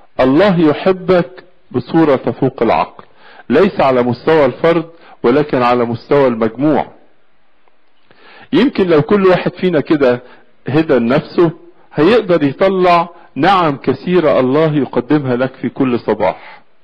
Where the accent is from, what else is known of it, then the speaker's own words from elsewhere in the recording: Egypt; بلادنا مصر